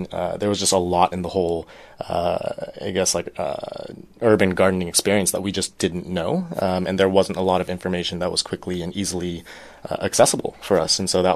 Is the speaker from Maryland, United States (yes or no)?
no; California, United States; I'm from Northern California